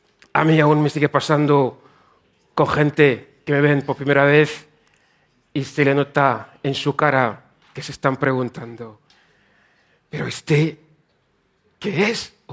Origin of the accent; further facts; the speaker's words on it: Yaoundé, Centre, Cameroon; Spanish is a second language; now in Spain; soy de origen africano. Nací en Yaoundé, es la capital de Camerún, y llego aquí en España desde 2005.